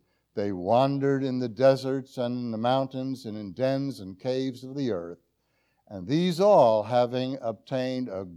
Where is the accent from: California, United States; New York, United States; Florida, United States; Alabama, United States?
New York, United States; I'm from New York State. Forgive me for being a Yankee, but I've never been a Yankee fan, however. But I lived in, not in Cooperstown. Cooperstown was our county seat.